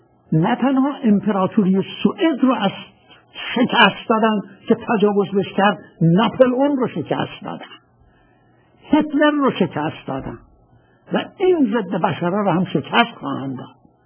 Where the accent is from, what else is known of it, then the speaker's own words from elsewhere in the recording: Iran; now in Moscow, Russia; من خودم ایرانی هستم که شهروند روسیه شدم. سالهاست که در مسکو زندگی میکنم